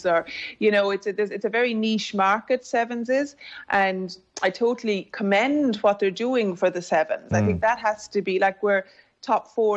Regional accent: Ireland; It's great as an Irish woman, as an Irish rugby player, as an Irish person.

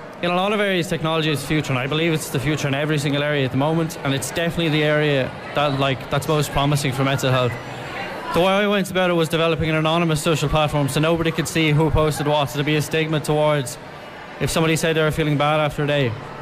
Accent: Waterford, Munster, Ireland; like especially I'm from Waterford, so it was quite a long travel up to be then first.

